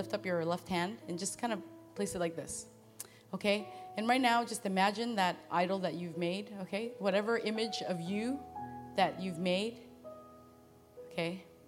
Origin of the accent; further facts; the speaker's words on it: Canada; I come from Canada, we speak French.